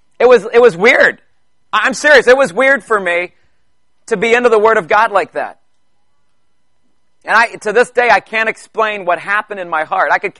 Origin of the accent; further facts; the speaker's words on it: Canada; I'm a Canadian, so hockey is a big deal for Canadians.